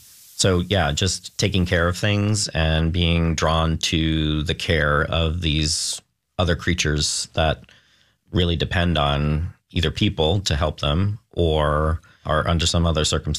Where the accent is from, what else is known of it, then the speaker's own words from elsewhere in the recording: New York, United States; now in Oregon, United States; I grew up originally in New York, and I moved to Oregon about 25 years ago now.